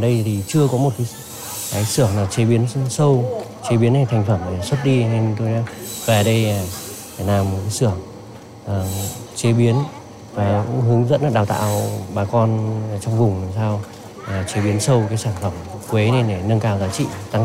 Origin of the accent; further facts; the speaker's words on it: Tran Yen, Yên Bái, Vietnam; Ở trên địa phương, quê hương của tôi thì đang cây quế đang thế mạnh.